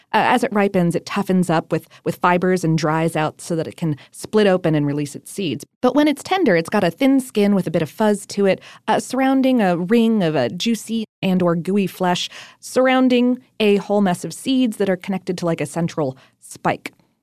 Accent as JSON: {"language": "English", "region": "Ohio", "country": "United States", "tie": "born or raised there", "also_born_or_lived": "Florida", "said": "I grew up in Ohio and South Florida, so I don't remember having okra until I moved to Atlanta."}